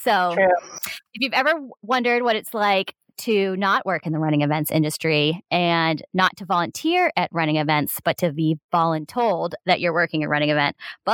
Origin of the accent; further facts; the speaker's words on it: Dedham, Massachusetts, United States; moved away as an adult; now in Austin, United States; So I am from the Boston area. I'm from Dedham, Massachusetts. I was born and raised up in the Boston area, went to college there.